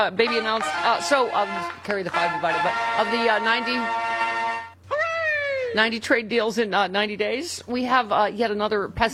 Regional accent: New York, United States; First of all, he's from New York. I'm from New York. Is there a human from New York that doesn't swear?

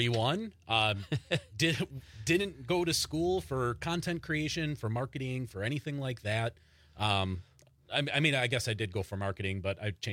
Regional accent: Green Bay, Wisconsin, United States; Green Bay.

